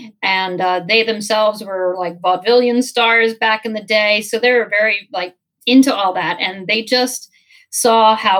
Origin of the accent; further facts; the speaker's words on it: New Jersey, United States; And even though, you know, she was from Philly, I was from Jersey, but we were both going on so many auditions.